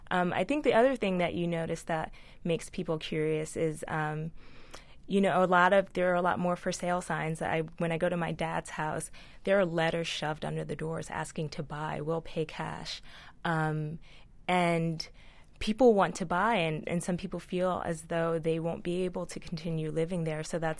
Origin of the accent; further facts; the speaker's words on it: Bushwick, New York, United States; a friend that I grew up with in Bushwick was killed coming back to visit. And I was called about it. I remember coming home to New York.